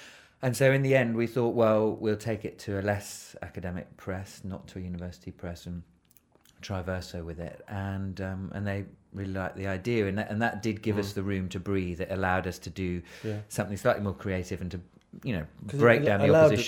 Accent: London, United Kingdom; Well, I grew up in London. I've lived in London really all my life. I grew up in Clapham, so in the kind of bourgeois enclave of South London. Then I moved to North London in my mid-20s

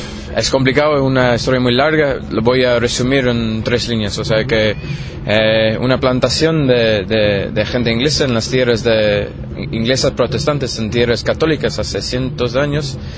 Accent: Ireland; Spanish is a second language

